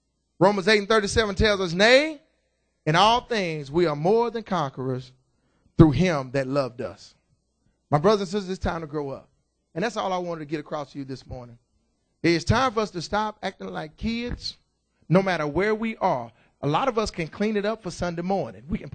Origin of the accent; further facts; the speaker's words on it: Roxton, Texas, United States; And I'm from Roxton. I don't know nobody.